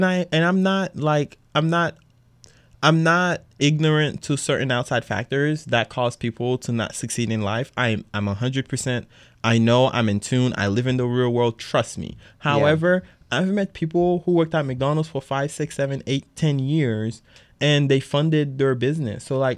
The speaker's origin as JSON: {"language": "English", "country": "Haiti", "said": "I'm from Haiti"}